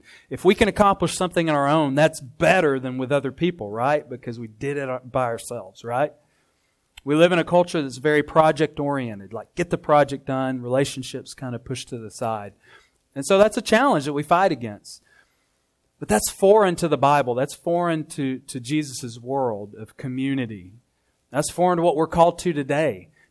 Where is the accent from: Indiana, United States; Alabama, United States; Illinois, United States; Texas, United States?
Alabama, United States; We're from Alabama, but when we go back, we'll go to Mount Vernon.